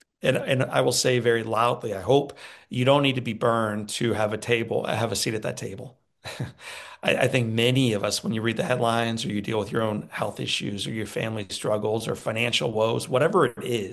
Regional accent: St. Louis, Missouri, United States; when I was a 9-year-old kid, I grew up in St. Louis, Missouri.

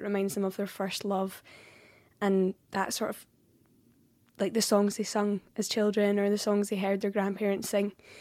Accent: Scotland, United Kingdom; accent: Scottish; I'm singing in my own accent, which so often in Scotland we don't get

